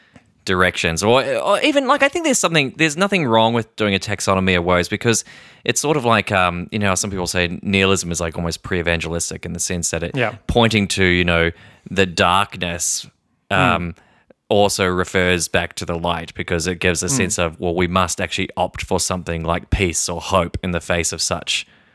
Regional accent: Scotland, United Kingdom; You're Irish, I'm Scottish.

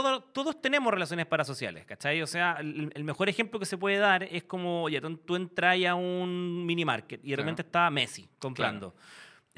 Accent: Colombia; born there; Soy colombiano.

